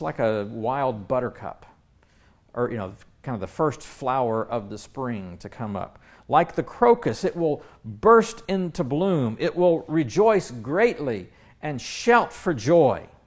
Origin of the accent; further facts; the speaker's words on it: Nashville, Tennessee, United States; born there; You see, I was born in Nashville, Tennessee, where we held off spring until April, usually.